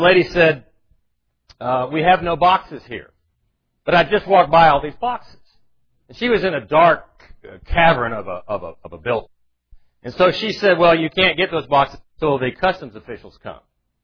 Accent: United States; also born or lived in Soviet Union; And, I'm an American, we're going to have a turkey.

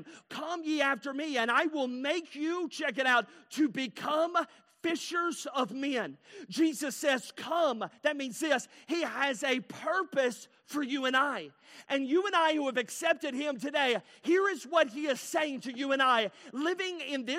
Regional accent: North Carolina, United States; also born or lived in Alabama / Tennessee; I grew up in North Carolina, Alabama. I was born in Tennessee, but my entire life is spent in the South.

